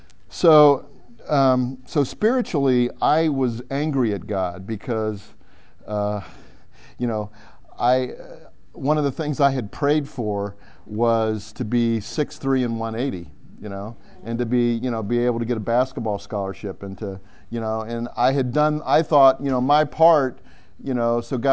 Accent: Ohio, United States; I lived in Ohio. We grew up in Ohio.

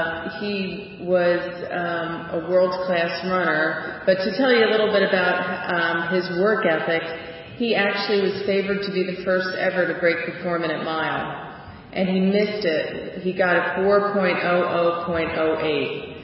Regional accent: New Jersey, United States; I grew up Irish Catholic in New Jersey, so it meant a lot to me to get married in the church, in the Catholic Church.

